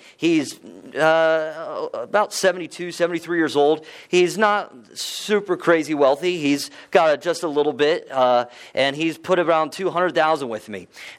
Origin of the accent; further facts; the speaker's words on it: Texas, United States; also born or lived in Columbus, Ohio; I was born in Columbus, Ohio. My dad is a pastor, and when I was six, we moved to Texas because he took a position at a church, but I am still a Buckeye all the way.